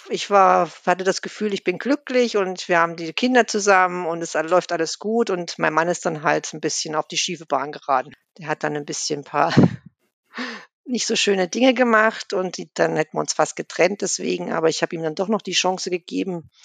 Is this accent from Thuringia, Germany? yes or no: yes; Thuringia, Germany; also born or lived in Dubai, United Arab Emirates; weil wir kommen ja auch aus Thüringen.